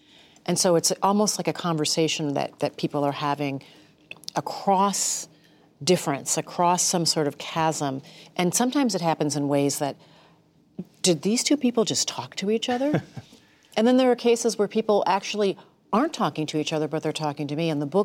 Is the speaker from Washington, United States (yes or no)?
no; Minnesota, United States; Because I'm a brown girl that grew up in a Midwestern state. I'm from Minnesota.